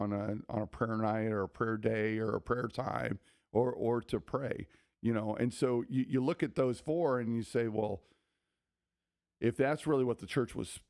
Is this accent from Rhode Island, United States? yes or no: no; Oregon, United States; Growing up in Oregon, we weren't multicultural, multi-ethnic. I grew up in a little farming community.